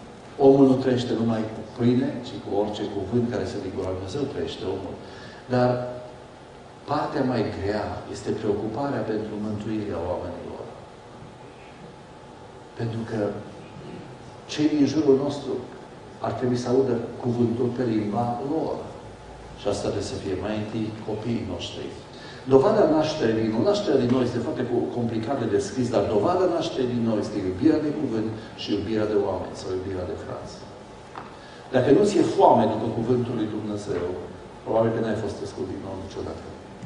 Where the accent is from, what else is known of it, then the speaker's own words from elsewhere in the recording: Romania; Noi românii avem șansa să împlinim această poruncă, pentru că suntem împrăștiați din Alaska până în sudul Australiei, dragii mei, toată lumea aceasta.